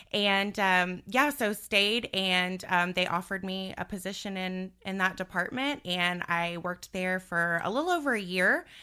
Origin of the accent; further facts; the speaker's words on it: Houston, Texas, United States; moved away; So I am originally from Houston, Texas. Go big or go home, right? Everything's bigger in Texas. And I've been in Central Florida. Moved here about 3 years ago.